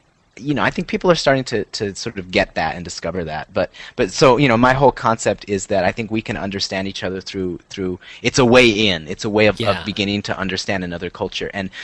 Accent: Southwest, United States; You know, we're from the Southwest, so obviously there's a lot of Native American.

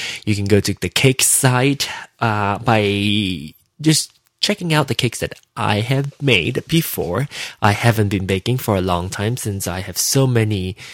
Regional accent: Penang, Malaysia; I do a show entirely in Hokkien, and specifically Penang-style Hokkien, because I'm from Penang, Malaysia.

